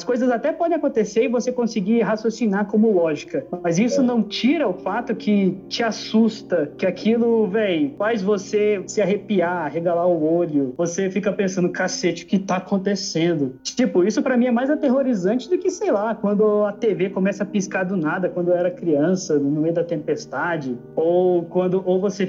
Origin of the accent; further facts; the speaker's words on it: Brasília, Federal District, Brazil; Aqui, na minha cidade, né, eu sou de Brasília